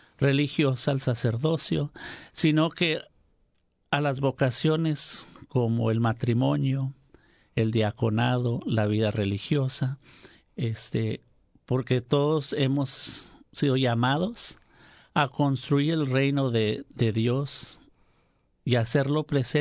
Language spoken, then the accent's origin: Spanish; Falfurrias, Texas, United States; Soy de Falfurrias y me ordené el 2008